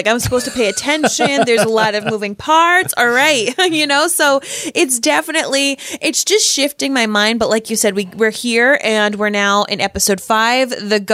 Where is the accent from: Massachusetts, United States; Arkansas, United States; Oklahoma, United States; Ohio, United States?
Massachusetts, United States; Boston; I'm from Boston.